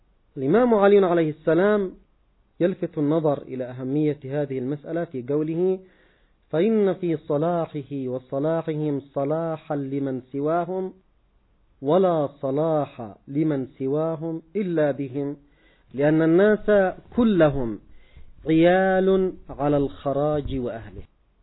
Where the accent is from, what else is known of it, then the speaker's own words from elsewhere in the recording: Yemen; عندنا في اليمن